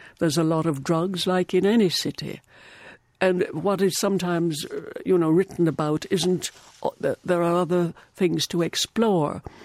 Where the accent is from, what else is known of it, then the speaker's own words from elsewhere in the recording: Ireland; There is still, and what I like about being Irish is that great undertow of emotion and feeling.